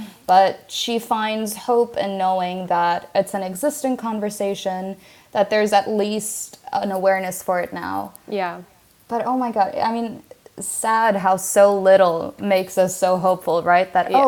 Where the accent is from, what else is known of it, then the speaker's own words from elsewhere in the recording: Lebanon; I felt like such an outsider for most of my adolescent life growing up in Lebanon because, yeah, I'll admit it, my Arabic in comparison to some of my friends, even my brother, it's not the best.